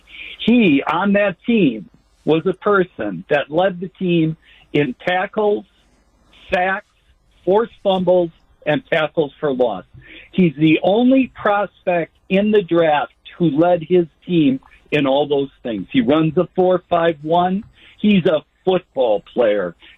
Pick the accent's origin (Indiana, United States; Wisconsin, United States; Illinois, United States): Wisconsin, United States; now in Utah, United States; And so I'm from Wisconsin out to Utah. So, no, not a native Utahan.